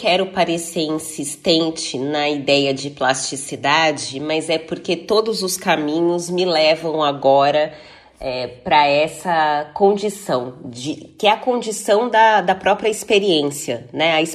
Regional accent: Osasco, São Paulo, Brazil; eu cresci na periferia de Osasco, saí do Jardim da Abril na periferia de Osasco aos 35 anos de idade

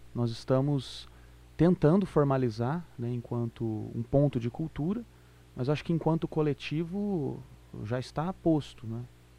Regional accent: Batatais, São Paulo, Brazil; Nós somos de Batatais, São Paulo, lá onde surgiu essa ideia.

